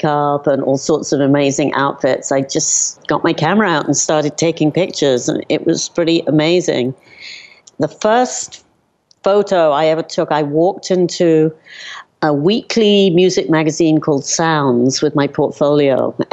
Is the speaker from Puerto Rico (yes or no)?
no; London, United Kingdom; now in New York, United States; Growing up in London and in England, we had the class system there. I live in New York now.